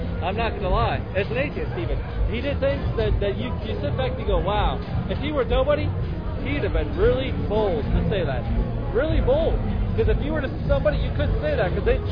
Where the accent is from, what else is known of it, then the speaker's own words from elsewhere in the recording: Cincinnati, Ohio, United States; I'm from Cincinnati.